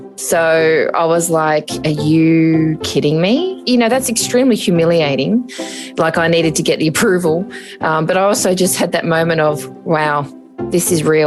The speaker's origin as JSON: {"language": "English", "town": "Parramatta", "region": "New South Wales", "country": "Australia", "said": "I was also told that I wouldn't be included in any local media if I admitted or said that I was from Parramatta."}